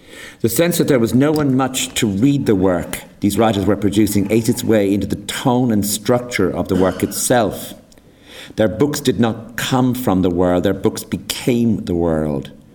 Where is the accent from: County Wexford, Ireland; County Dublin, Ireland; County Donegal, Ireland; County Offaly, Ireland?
County Wexford, Ireland; Enniscorthy; certainly when I came up from Enniscorthy to UCD